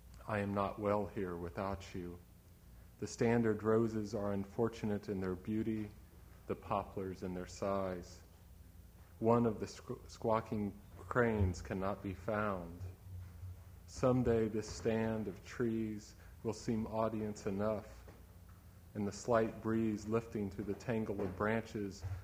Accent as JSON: {"language": "English", "town": "Kansas City", "region": "Missouri", "country": "United States", "tie": "born or raised there", "said": "I grew up in Kansas City, but behind our house was a field that I don't think the developers have gotten to yet."}